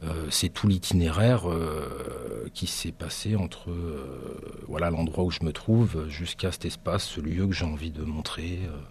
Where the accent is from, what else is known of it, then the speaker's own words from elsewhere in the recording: Brittany, France; je viens de Bretagne, un pays qui est un petit peu loin d'ici, en bord de mer.